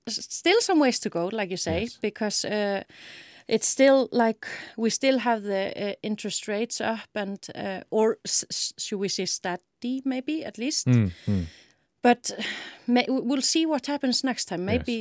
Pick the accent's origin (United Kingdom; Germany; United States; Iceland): Iceland; Akranes, Western Region; Yeah, I've just been in my hometown seeing my family just over the weekend.